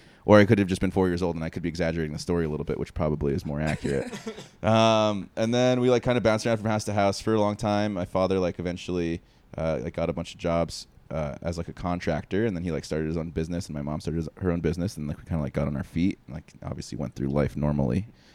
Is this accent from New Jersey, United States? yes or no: yes; New Jersey, United States; born there; I was born in New Jersey at a very young age. And, I was the youngest of four.